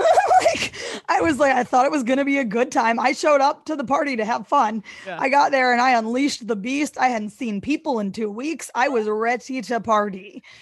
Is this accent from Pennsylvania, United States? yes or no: no; St. Louis, Missouri, United States; also born or lived in New York; I grew up in St. Louis, Missouri.